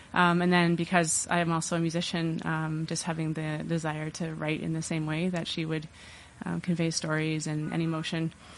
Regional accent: Timmins, Ontario, Canada; And then 2 years ago, I actually got to go up to Timmins, to my hometown, and play a couple of house shows up there. And that was really, really thrilling because that's, just going home.

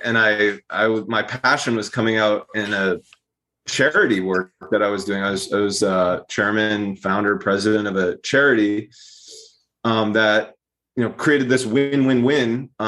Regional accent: Brookline, Massachusetts, United States; Turns out I'm from Brookline.

